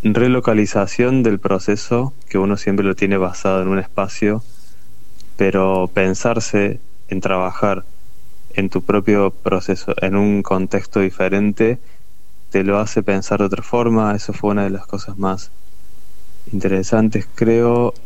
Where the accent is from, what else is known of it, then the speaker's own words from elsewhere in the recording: Los Cóndores, Córdoba, Argentina; un regreso a mi pueblo natal, que es en Los Cóndores, en Córdoba.